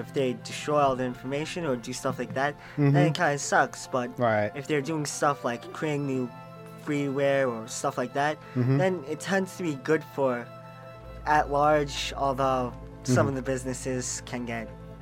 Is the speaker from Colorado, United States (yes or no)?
no; Commack, New York, United States; I'm from Comac.